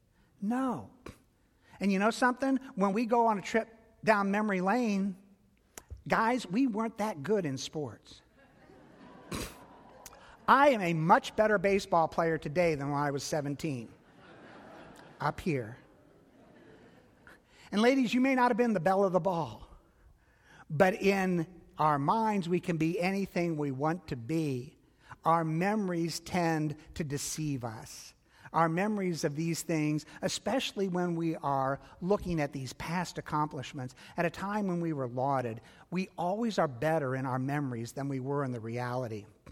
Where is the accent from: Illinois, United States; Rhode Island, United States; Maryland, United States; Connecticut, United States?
Illinois, United States; Chicago; her friend was married to one of my best friends from we grew up together in Chicago